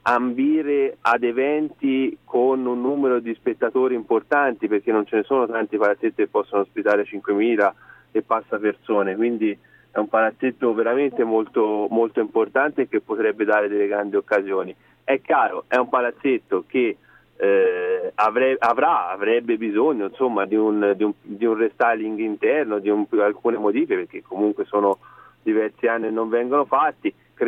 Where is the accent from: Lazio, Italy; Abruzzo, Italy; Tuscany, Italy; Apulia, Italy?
Tuscany, Italy; Siena; te lo dico da senese